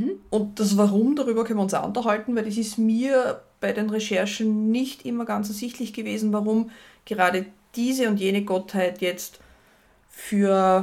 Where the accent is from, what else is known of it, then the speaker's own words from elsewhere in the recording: Graz, Styria, Austria; gerade als Grazer kennt man die Merkurversicherung, weil das ist eine Grazer Versicherung.